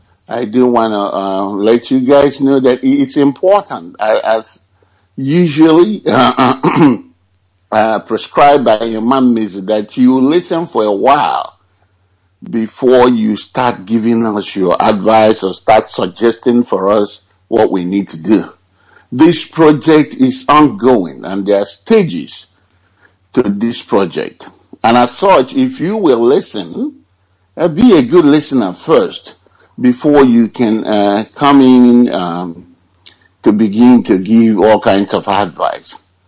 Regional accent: Oba, Anambra, Nigeria; I'm from Oba, in the Demle local government area of Biafra land.

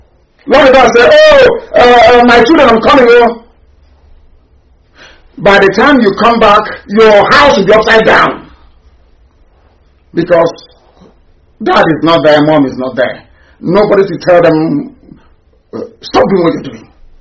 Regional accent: Biafra, Nigeria; I am a black person. I am from Africa. I am a Biafran.

